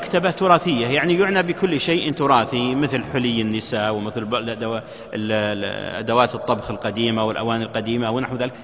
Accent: Najd, Saudi Arabia; في إحدى المكتبات عندنا في نجد

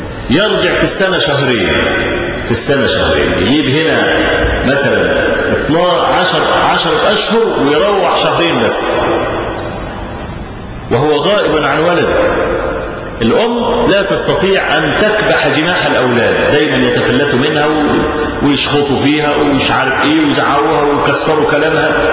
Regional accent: Egypt

